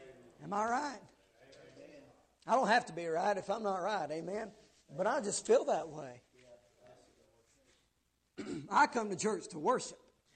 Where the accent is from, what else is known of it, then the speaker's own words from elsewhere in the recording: the South, United States; A lot of you know that. We're from the South.